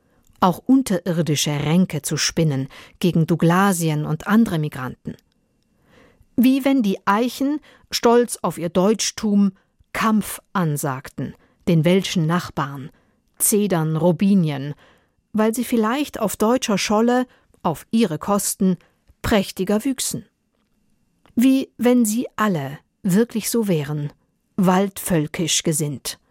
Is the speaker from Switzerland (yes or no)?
no; Tyrol, Austria; born there; Der Vater wuchs auf in Hessen. Die Mutter kommt aus Wien. Bin in Tirol geboren.